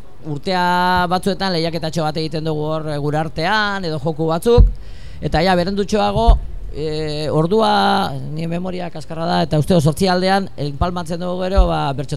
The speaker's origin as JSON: {"language": "Basque", "region": "Basque Country", "country": "Spain", "said": "Gu euskalduna gara, normaltasun osoan, pozarren bizi dugu eta aurrera"}